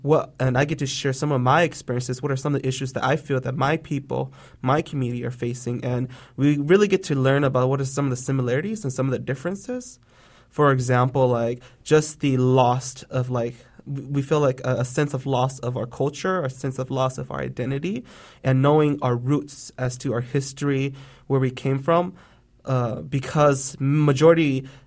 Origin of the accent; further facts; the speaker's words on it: Fresno, California, United States; also born or lived in Long Beach, United States; I was born in 1987 in Long Beach, California. And after a year living there in Long Beach, we moved here to the Central Valley here in Fresno, because my grandparents from my mom's side, they lived here